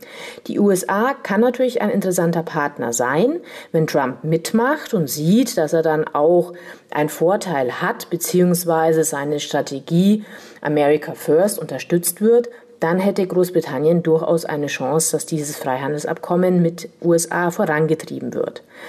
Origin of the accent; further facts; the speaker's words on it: Bavaria, Germany; Also diese Projekte gibt es auch bei uns in Bayern